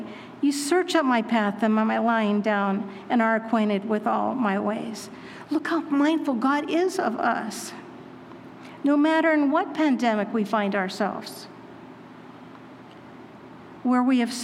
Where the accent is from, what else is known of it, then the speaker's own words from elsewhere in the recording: California, United States; I'm from California.